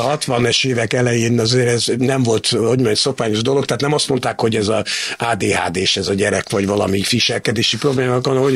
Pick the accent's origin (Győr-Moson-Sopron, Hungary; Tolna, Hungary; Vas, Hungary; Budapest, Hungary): Vas, Hungary; Szombathely; born there; moved away; 56-ban ő ott a Szombathelyen születtünk